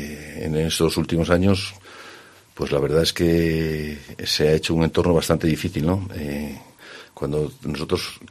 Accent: La Bañeza, Castile and León, Spain; La Bañeza para mí es mi pueblo, ¿qué quieres que te diga? Yo estoy orgulloso de ser de La Bañeza, orgulloso de haber hecho nuestros negocios, la mayor parte de ellos en La Bañeza

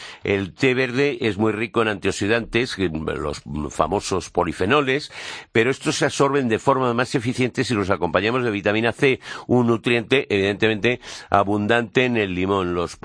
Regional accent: Madrid, Community of Madrid, Spain; Los de la Prospe, que hemos ido siempre. Yo soy de la Prospe, ¿lo sabías?

